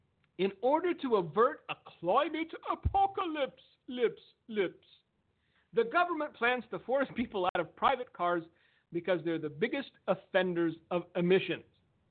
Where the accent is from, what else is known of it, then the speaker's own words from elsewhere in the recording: Romania; I grew up in Romania. I had to go to an outhouse in 30 below in the middle of the night for the first 9 years of my life.